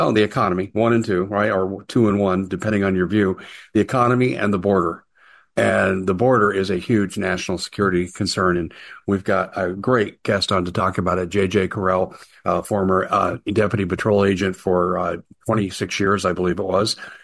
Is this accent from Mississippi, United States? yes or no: no; Aurora, Colorado, United States; I grew up in Aurora, Colorado, JJ.